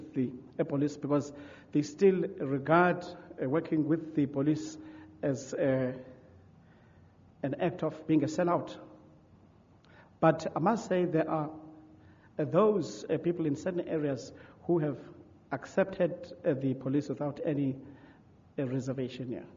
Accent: South Africa; make me feel very proud about being South African

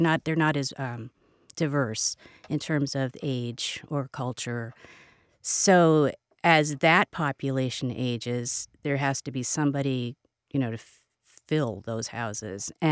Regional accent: Ohio, United States; now in Columbus, United States; I'm from Northeast Ohio. So I'm one of those people that moved to Columbus and stayed.

